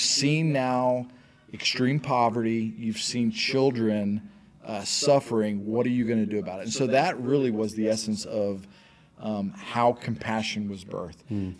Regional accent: Dallas, Texas, United States; And I'm from Dallas, right?

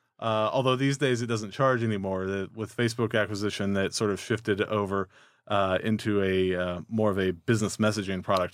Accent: Texas, United States; Not originally from Austin. I'm originally from Texas, though. I moved here, went to school here in Austin.

